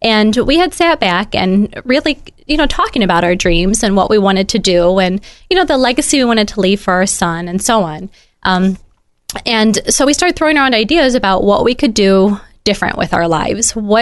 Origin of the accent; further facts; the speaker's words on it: Midwest, United States; And, you know, I grew up in the Midwest, but not as a farmer.